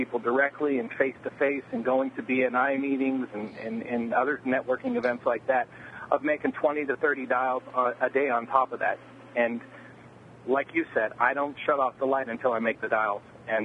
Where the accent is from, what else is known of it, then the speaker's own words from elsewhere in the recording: South Carolina, United States; I ended up talking to a guy today that was from my hometown and knew some of the people I knew when he was in South Carolina, so how about that?